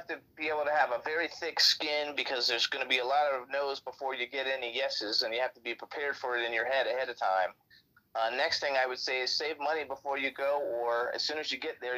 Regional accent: Fort Lauderdale, Florida, United States; now in Palm Springs, United States; I grew up in Fort Lauderdale, Florida, which is like the one of the biggest gay communities, and now I live in Palm Springs

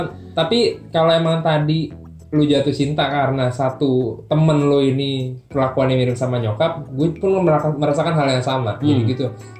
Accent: Jakarta, Indonesia; born there; now in Bogor, Indonesia; gue kelahiran Jakarta, kakek gue Cina asli, bokap gue dari Jogja, nyokap gue Pekalongan, dan gue tinggal di lingkungan Sunda, just di Bogor.

